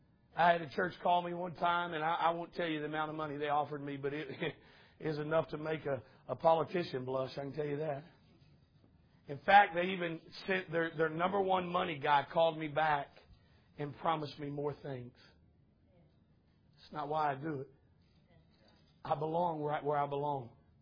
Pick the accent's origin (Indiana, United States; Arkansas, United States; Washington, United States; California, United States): Arkansas, United States; West Fork; And I'm sitting here from West Fork, Arkansas, as Clark likes to call it, Rooster Pooed, Arkansas.